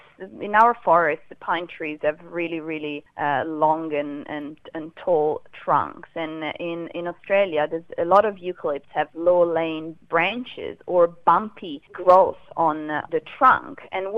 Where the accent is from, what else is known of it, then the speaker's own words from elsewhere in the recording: Italy; Despite the fact I'm from Italy and, you know, we have foxes there, I've never actually seen this behaviour before.